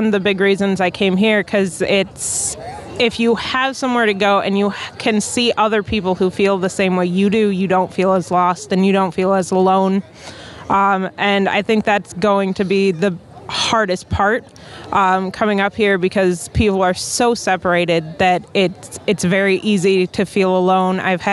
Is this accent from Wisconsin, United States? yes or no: yes; Wisconsin, United States; now in St. Paul, United States; I'm coming here from St. Paul, originally from Wisconsin.